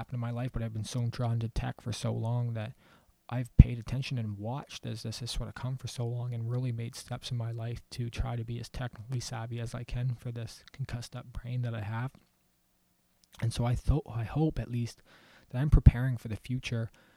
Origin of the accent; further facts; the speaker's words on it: Canada; I don't know if I can donate as a Canadian